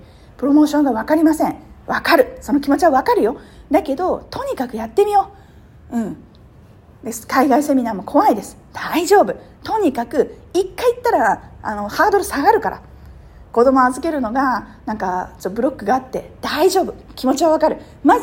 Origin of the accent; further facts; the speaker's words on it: Awaji, Hyogo, Japan; で私地元淡路島だからいつの間にこんなに開発されてたんだと思ってびっくりしたのね